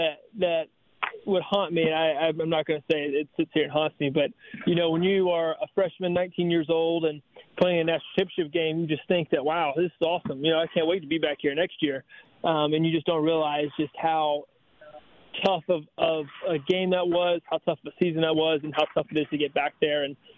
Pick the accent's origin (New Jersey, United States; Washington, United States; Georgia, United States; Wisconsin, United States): Georgia, United States; Growing up in Georgia, for sure.